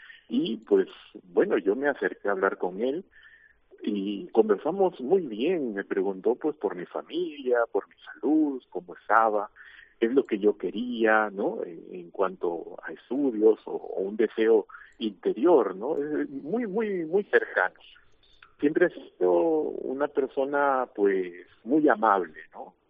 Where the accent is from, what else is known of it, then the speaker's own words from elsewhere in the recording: Chiclayo, Lambayeque, Peru; accent: Chiclayo; Cuando yo voy a mis reuniones de sacerdotes en Lima, en la capital del Perú, dicen, este es de Chiclayo, ¿no? Tenemos un acento.